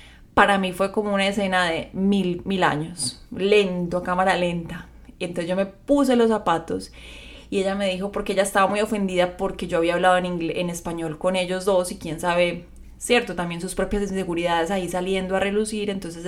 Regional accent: Medellín, Antioquia, Colombia; viene de Medellín, Colombia, la misma ciudad donde yo nací y viví muchos años.

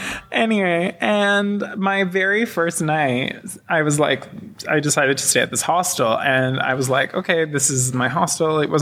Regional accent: Canada; moved away; I am from Canada, and I decided to leave Canada after a really terrible forest fire that hit my town, and it burned through 70% of my town.

